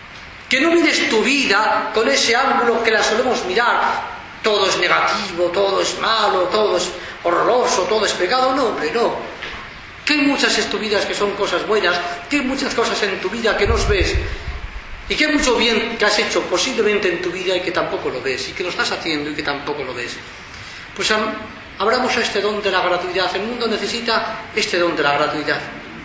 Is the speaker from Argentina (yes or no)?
no; Basque Country, Spain; La semana pasada asesinaron un policía en el País Vasco, en mi tierra.